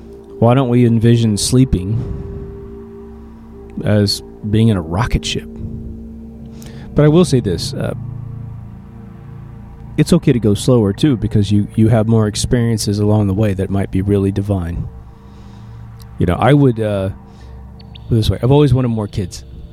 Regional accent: Kansas, United States; But I remember growing up in Kansas, and when I would drive from my little hometown to the next city over, Wichita, Kansas, it was about 104 miles, I think.

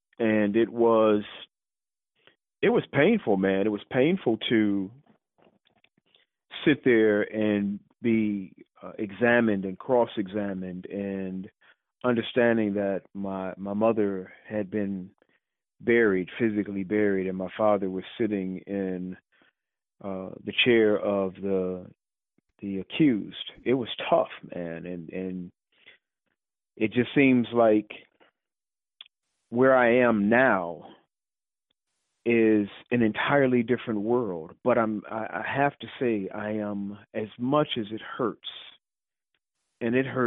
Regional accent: Chicago, Illinois, United States; I'm originally from Chicago

